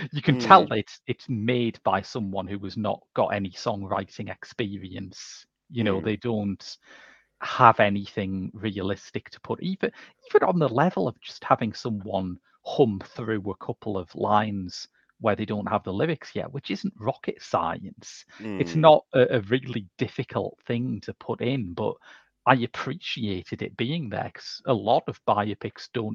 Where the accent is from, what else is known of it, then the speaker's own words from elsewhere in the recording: United Kingdom; it was quite shocking to me as a British person to find out that ska predated reggae, because of course in British terms we experienced that the other way around.